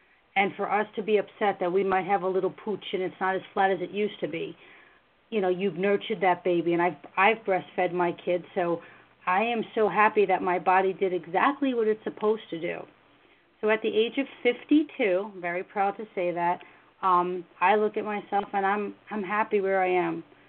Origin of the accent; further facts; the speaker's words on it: Brooklyn, New York, United States; You know, I'm from Brooklyn, so back in the day